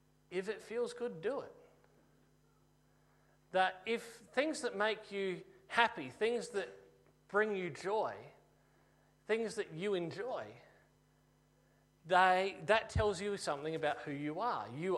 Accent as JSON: {"language": "English", "country": "Australia", "said": "I'm an Australian, that's a fact, I can't change that."}